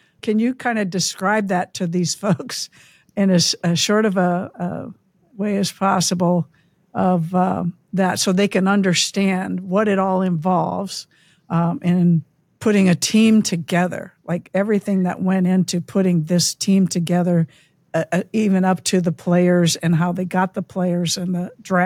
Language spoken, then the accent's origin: English; Nebraska, United States; I'm originally from Northeast Nebraska, my Supernovas are racking up some attendance marks, super proud of that.